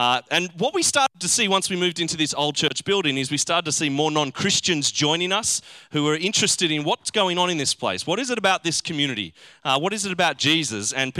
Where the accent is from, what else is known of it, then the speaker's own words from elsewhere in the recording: New South Wales, Australia; now in Brisbane, Australia; I'm from New South Wales. That sometimes just slips out.